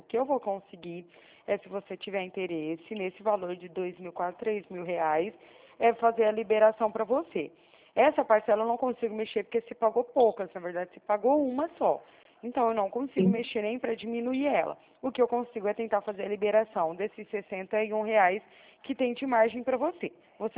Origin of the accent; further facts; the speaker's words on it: Araraquara, São Paulo, Brazil; sou aqui de Araraquara, São Paulo.